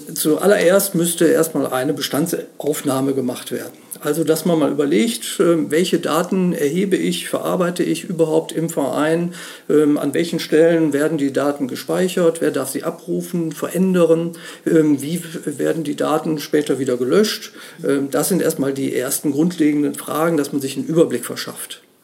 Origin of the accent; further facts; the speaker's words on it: Bonn, North Rhine-Westphalia, Germany; ich komme aus Bonn